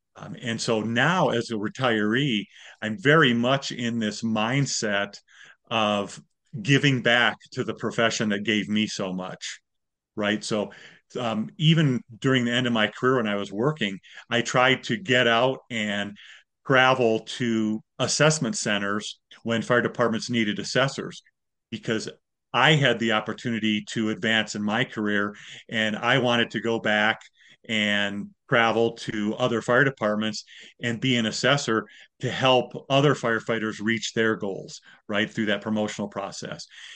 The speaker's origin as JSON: {"language": "English", "region": "Wyoming", "country": "United States", "tie": "born or raised there", "also_born_or_lived": "Michigan", "said": "Wyoming is really home to me. I moved away from Michigan when I was young enough that I remember more of growing up in Wyoming."}